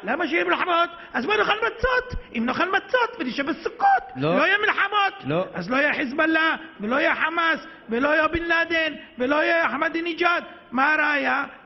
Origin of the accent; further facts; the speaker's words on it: Netivot, Southern District, Israel; born there; אם אני נולדתי בנתיבות?